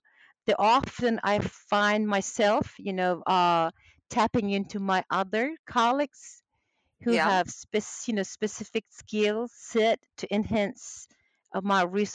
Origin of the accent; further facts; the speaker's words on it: Turkey; first language Turkish; English is a second language; my native tongue is Turkish